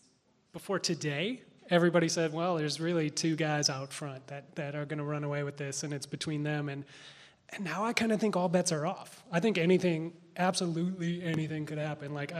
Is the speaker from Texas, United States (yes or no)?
no; Minnesota, United States; I'm from Minnesota, and we have like 35 different kinds of snow.